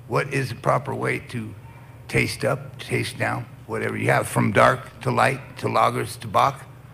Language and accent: English; Albuquerque, New Mexico, United States; now in Las Cruces, United States; I'm originally from Albuquerque. I live in Cruces now.